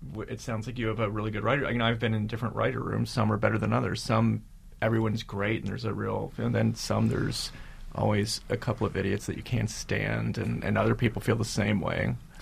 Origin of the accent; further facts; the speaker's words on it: Harrisburg, Pennsylvania, United States; I grew up in Harrisburg, Pennsylvania, and my family, you know, was not a lot of culture in our house of any type.